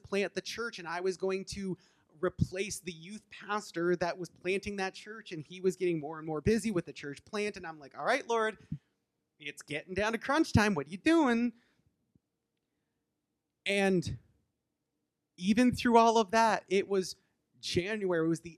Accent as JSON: {"language": "English", "country": "Canada", "said": "Most of you know I'm Canadian."}